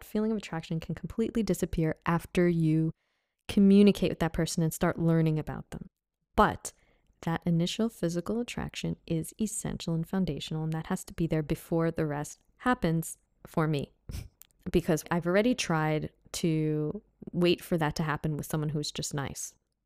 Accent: United States; I'd rather not date an American. I'm from America and I love Aussies.

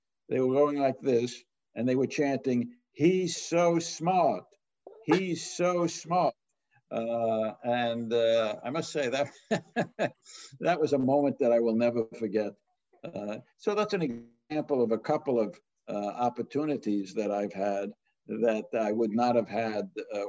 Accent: United States; For example, I, as all American Nobel laureates do, went to the White House just before we went to Stockholm to receive our prizes in December.

